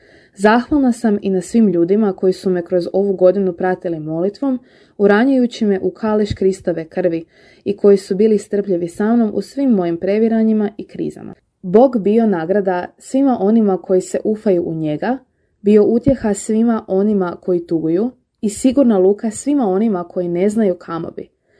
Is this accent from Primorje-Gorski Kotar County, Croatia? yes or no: no; Varaždin, Varaždin County, Croatia; dolazim iz Varaždina i studentica sam na Učiteljskom fakultetu u Zagrebu